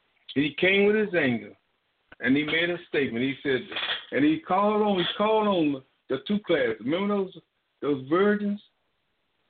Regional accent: Iraq; I'm from Iraq, around that area.

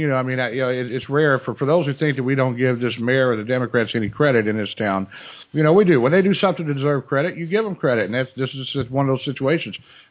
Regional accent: Louisville, Kentucky, United States; I was born and raised in Louisville.

